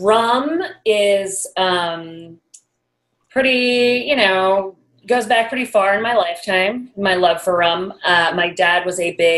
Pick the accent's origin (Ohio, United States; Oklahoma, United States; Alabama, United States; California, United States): California, United States; Hayward; So just south of Oakland.